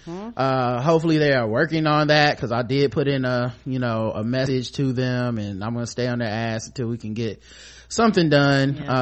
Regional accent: United States; So I grew up in Jamaican and Vietnamese cultures. Going home was like going to Little Jamaica. My father often reminded my sister and me, we no American. We got citizenship though

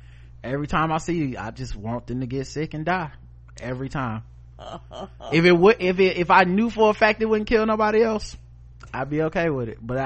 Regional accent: Santee, California, United States; I'm growing up in Santee. I've never seen such racism right before my eyes.

